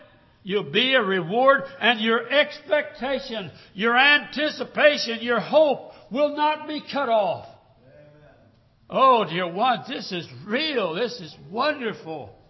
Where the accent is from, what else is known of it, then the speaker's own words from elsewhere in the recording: Guthrie, Oklahoma, United States; I attended services here at Guthrie. I was born here in Guthrie and raised.